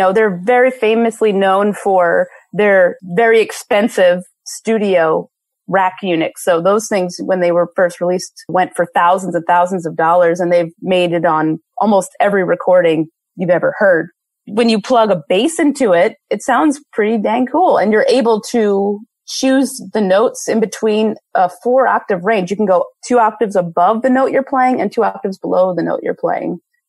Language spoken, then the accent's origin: English; Philadelphia, Pennsylvania, United States; And I've been recording in my hometown in Philadelphia with my longtime friend, Todd McCoy, who I went to college with.